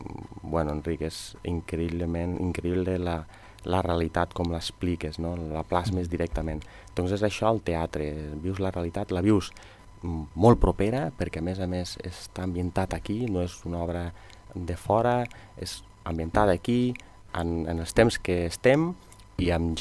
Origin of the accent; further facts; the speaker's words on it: Lleida, Catalonia, Spain; Sí, em feia molta il·lusió, jo sóc de Lleida